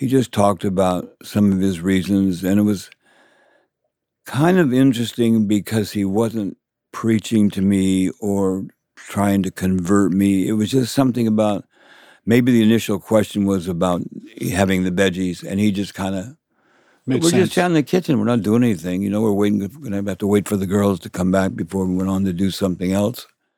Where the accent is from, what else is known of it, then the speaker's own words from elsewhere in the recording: Idaho, United States; I'm from Idaho, man.